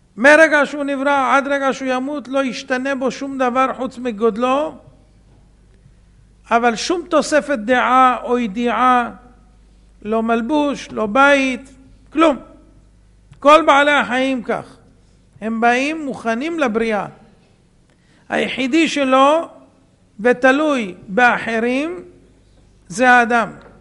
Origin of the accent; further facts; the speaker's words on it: Bnei Brak, Tel Aviv District, Israel